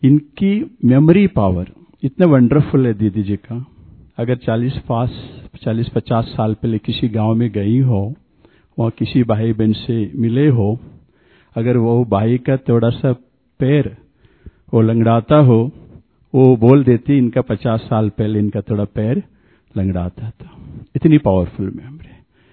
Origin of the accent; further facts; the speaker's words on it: South India, India; मैं दक्षिण भारत का रहने वाला हूं